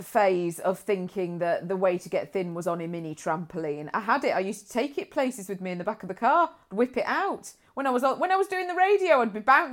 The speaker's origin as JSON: {"language": "English", "town": "Nuneaton", "region": "West Midlands", "country": "United Kingdom", "tie": "born there", "said": "I was born in Nuneaton."}